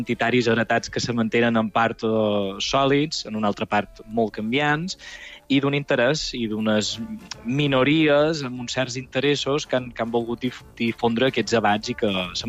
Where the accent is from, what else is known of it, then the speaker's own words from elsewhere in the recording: Palma, Balearic Islands, Spain; òbviament, en ser mallorquí, jo som de Palma també, som llongat